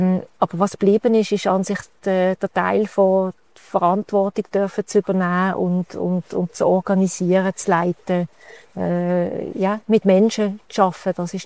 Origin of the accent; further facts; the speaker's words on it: Muttenz, Basel-Landschaft, Switzerland; Ja, ich bin in der Region aufgewachsen, in Muttenz.